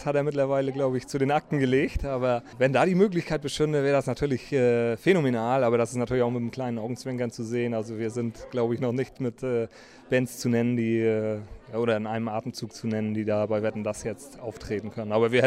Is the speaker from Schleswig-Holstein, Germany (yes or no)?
yes; Kiel, Schleswig-Holstein, Germany; also für uns als Kieler, das wird immer bei uns bleiben. Also wir sind da schon sehr an unsere Heimat gebunden